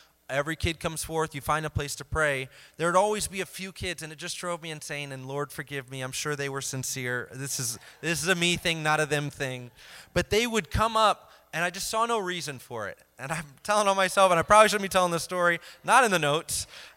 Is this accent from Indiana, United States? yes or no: yes; Indiana, United States; Growing up, I would go to church camp in Indiana. I'm from Indiana, so I'd always attend church camp.